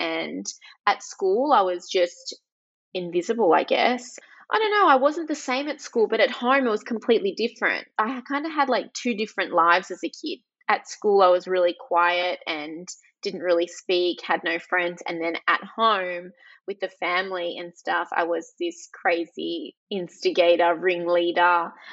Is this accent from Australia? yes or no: yes; Albury Wodonga, Australia; English is a second language; when I started school, I couldn't speak English and I was this outcast. I grew up in Albury Wodonga, so I was literally the only